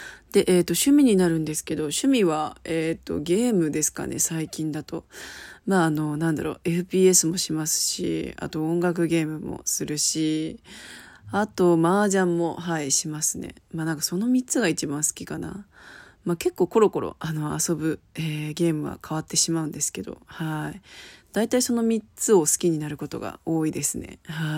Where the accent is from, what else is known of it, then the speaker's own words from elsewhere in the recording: Kansai, Japan; 出身地は関西になります。生まれも育ちも関西といった感じで、ずっと関西で育ってきてるんですけれど、そうですね。ただ私はこう、あえて関西弁を出さないようにしてるので